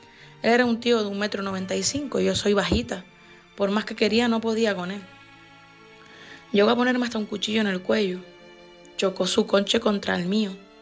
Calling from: Las Palmas, Canary Islands, Spain; soy de Las Palmas … ahora tengo 38 años

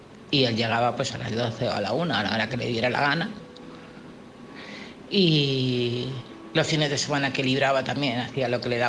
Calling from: Community of Madrid, Spain; de Madrid, de un pueblecito de Madrid.

